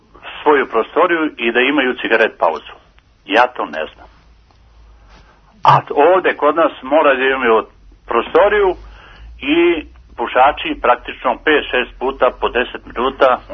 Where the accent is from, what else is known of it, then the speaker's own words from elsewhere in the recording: Kragujevac, Šumadija, Serbia; Ja sam iz Kragujevca.